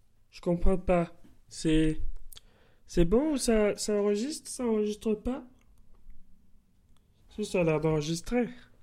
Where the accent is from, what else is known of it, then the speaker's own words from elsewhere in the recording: France; j'ai 57 ans, j'habite à Comines. Donc à la frontière belge, mais moi je suis à Comines Sud, donc c'est en France. Je suis français